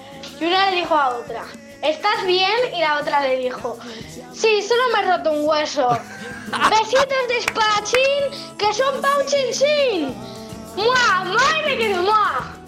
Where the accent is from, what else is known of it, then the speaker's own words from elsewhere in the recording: Badalona, Catalonia, Spain; de Badalona.